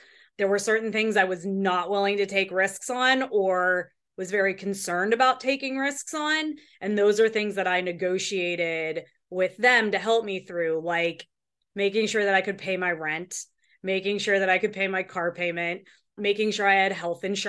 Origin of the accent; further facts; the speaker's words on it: Pittsburgh, Pennsylvania, United States; now in Austin, United States; I'm originally from Pittsburgh, and I was working for a company there and decided that I needed to make a change.